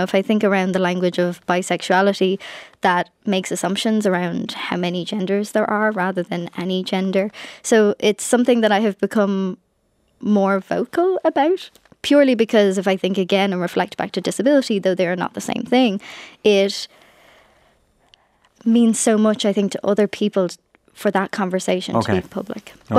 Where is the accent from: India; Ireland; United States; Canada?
Ireland; Some days my greatest challenge is the fact that I'm Irish and people can't pronounce my name.